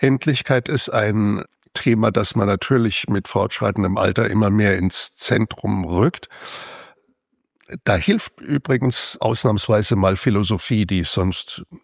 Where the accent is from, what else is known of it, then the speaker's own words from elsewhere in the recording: Rhineland-Palatinate, Germany; now in Berlin, Germany; ich stamme ja nicht aus Berlin, sondern aus der Pfalz. Wir hatten eigentlich immer fantastische lange Sommer.